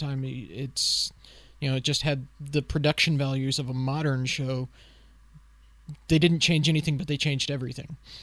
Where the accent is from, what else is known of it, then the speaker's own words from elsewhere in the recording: Germany; growing up in Germany.